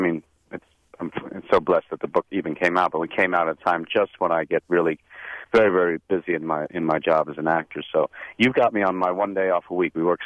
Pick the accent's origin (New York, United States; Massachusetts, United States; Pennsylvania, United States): New York, United States; I'm from New York originally